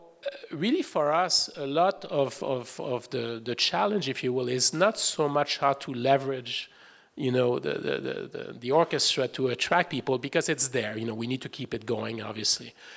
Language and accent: English; Montreal, Quebec, Canada; also born or lived in New York / Melbourne; now in Cleveland, United States; I lived in New York, I was in Melbourne, Australia, I'm from Montreal, you know.